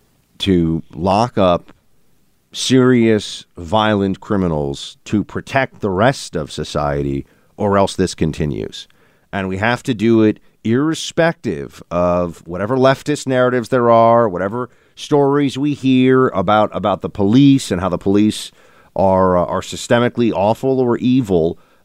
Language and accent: English; New York City, New York, United States; And I grew up in New York City, and I was here during the time of the greatest violence the city had.